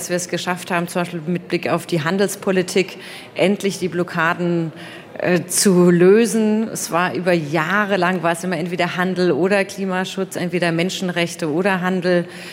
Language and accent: German; Neuenburg am Rhein, Baden-Württemberg, Germany; Und ich komme aus der Grenzregion. Ich bin in Neuenburg am Rhein groß geworden, in Freiburg zur Schule gegangen.